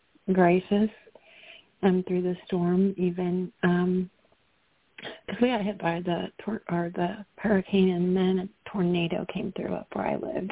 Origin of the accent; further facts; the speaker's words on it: North Carolina, United States; moved away as an adult; Like, I'm from Yancey County, which is just about 45 minutes outside of Asheville, which actually got hit harder than Asheville.